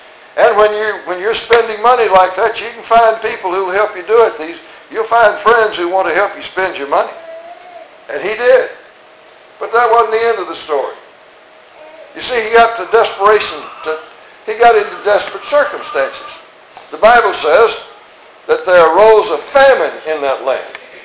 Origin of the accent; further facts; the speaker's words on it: Virginia, United States; I grew up in Virginia, and I lived in the country, and we raised our own meat.